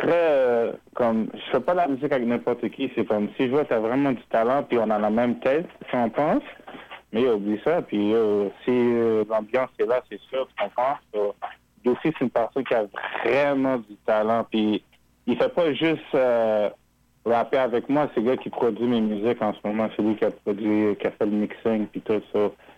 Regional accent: Montreal, Quebec, Canada; also born or lived in Ontario; now in Gatineau, Canada; je viens de Montréal, j'ai vécu dans l'Ontario puis Gatineau, comme dans les trois villes

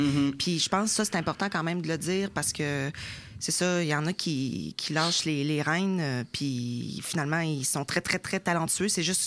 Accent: Quebec, Canada; accent: Lac-Saint-Jean; moi, j'arrive du Lac-Saint-Jean, j'ai un gros accent, j'ai les cheveux noirs.

